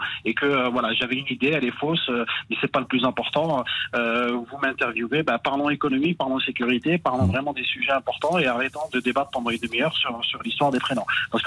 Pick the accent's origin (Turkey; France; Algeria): Algeria; born there; Non, je suis né en Algérie.